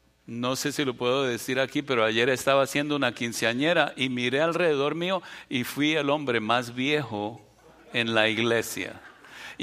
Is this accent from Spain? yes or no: no; Colombia; born there; hace 59 años yo nací en Colombia de padres alemanes. Mis papás se escaparon de Alemania, del nazi, de Hitler